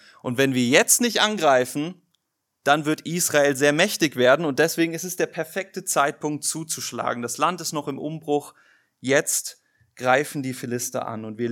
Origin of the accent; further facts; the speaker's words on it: Rhine area, Germany; hier in Deutschland euch eine Burg angeschaut, wo ich herkomme, ne? Auch am Rhein und so.